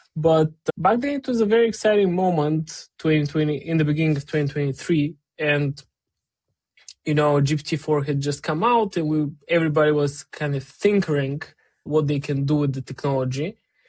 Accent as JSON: {"language": "English", "country": "Bulgaria", "tie": "born or raised there", "second_language": "English", "said": "born and raised in Bulgaria."}